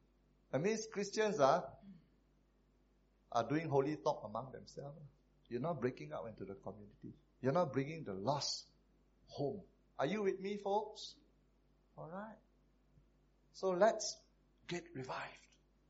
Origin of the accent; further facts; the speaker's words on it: Taiping, Perak, Malaysia; This place, I think if I close my eyes, because I come from Taiping, you see?